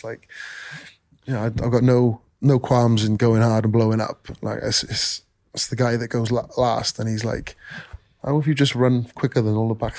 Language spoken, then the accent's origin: English; Wales, United Kingdom; I think I'm really conscious I'm a Welshman who represent the Lions